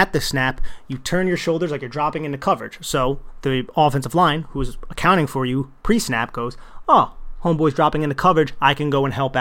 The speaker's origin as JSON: {"language": "English", "region": "New Jersey", "country": "United States", "accent": "New Jersey", "said": "Man, my New Jersey accent just came out there like crazy."}